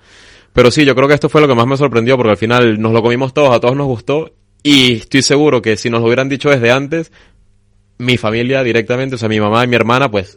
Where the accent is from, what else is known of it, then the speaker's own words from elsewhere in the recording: Venezuela; de vivir ya en diferentes países y trabajar en diferentes países y concuerdo con Diego, la cocina española, yo siendo venezolano y de orígenes portugueses